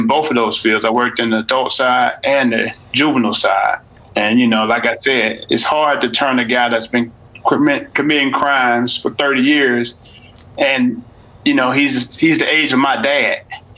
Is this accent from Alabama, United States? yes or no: yes; Birmingham, Alabama, United States; where I grew up in Alabama, it was pretty rough. Birmingham was a rough part of town, a rough city.